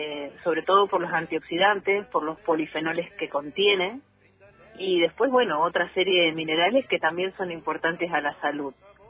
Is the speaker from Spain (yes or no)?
no; Allen, Río Negro, Argentina; now in Cipolletti, Argentina; Soy nacida y criada en Allen y vivo hace algunos años en Cipolletti.